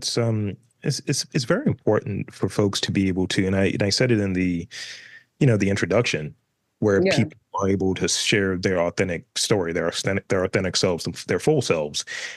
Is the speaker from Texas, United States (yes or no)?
no; Baltimore, Maryland, United States; And I was like, I'm from Baltimore. And I wear that with, like, you know, a stamp of approval.